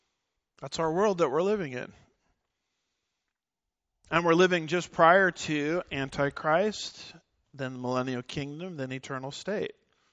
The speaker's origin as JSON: {"language": "English", "region": "California", "country": "United States", "tie": "born or raised there", "said": "Now, as a California guy coming to Texas, I was raised in California, but I got to the promised land as fast as I could."}